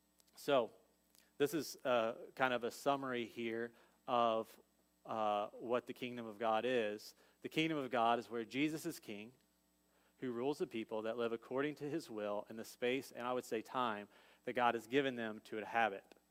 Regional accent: Ohio, United States; There was one with just Texas and Ohio. I'm from Ohio.

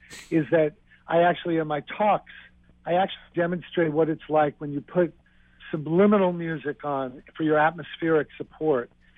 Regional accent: New York, United States; I grew up in New York in a dysfunctional, loving family, but needed space for myself.

